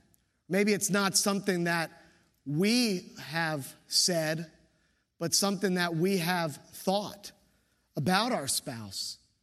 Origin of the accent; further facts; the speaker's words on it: Williamsburg, United States; I'm just from Williamsburg. It's how we do it there.